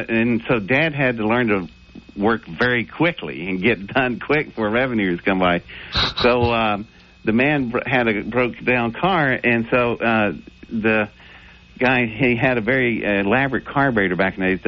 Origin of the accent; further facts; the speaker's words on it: Welch, West Virginia, United States; born there; And my dad was a coal miner in West Virginia, and I was born in Welch, West Virginia.